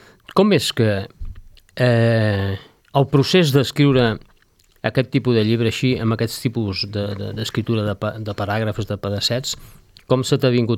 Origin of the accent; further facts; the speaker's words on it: Badalona, Catalonia, Spain; de la meva ciutat natal, Badalona